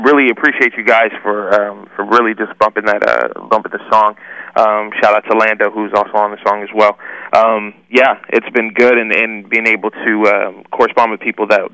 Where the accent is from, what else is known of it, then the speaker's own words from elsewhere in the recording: Salina, Kansas, United States; I am from a town called Salina, Kansas.